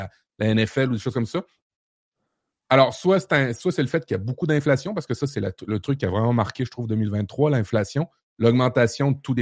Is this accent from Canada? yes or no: yes; Canada; Certains ont même fait des mises à pied au niveau tech chez nous au Canada.